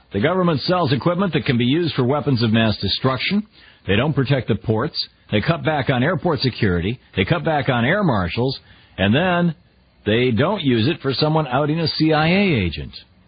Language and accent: English; Michigan, United States; A fine city. I grew up in Michigan.